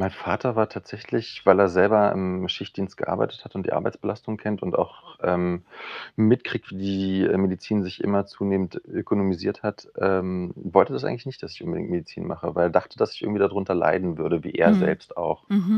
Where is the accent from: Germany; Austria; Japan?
Germany; Berlin; ich bin in Berlin geboren, groß geworden